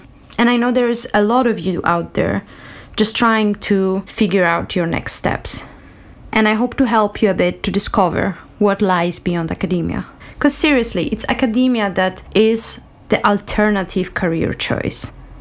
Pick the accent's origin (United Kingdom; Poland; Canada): Poland; Warsaw, Masovian Voivodeship; English is a second language; now in Vienna, Austria; I have a PhD in developmental biology. I come from Warsaw in Poland, but I have lived in Vienna in Austria for the last 7 years.